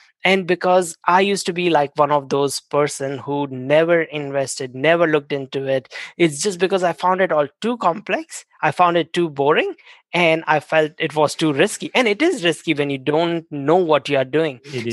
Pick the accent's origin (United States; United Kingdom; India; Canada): India; English is a second language; now in New Zealand; So about 19 years ago, I moved to New Zealand from India. 19 or 20 years ago, I moved to New Zealand and studied here and all that.